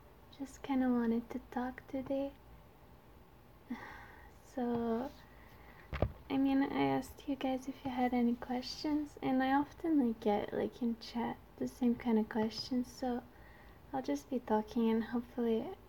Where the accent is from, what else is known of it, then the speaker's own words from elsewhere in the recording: Canada; first language French; English is a second language; I'm from Canada. Some people wonder about my accent. It's actually because my first language is French.